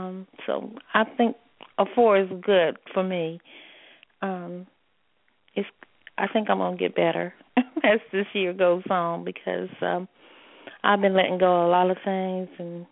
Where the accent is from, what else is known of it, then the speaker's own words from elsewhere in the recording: North Carolina, United States; Yes. Yes, I'm from North Carolina.